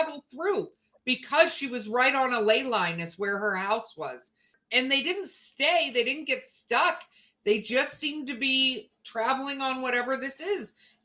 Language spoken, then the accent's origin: English; Philippines; I'm Filipino, but I only speak English.